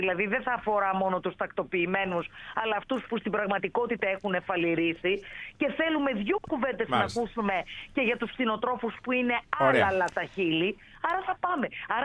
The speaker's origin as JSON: {"language": "Greek", "town": "Larissa", "region": "Thessaly", "country": "Greece", "said": "γιατί είναι και ο τόπος μου αυτός και τους ξέρω καλά."}